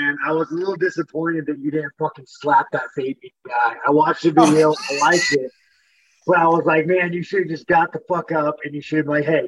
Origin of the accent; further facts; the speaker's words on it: Corona, California, United States; Corona, fucking Inland Empire, Southern California.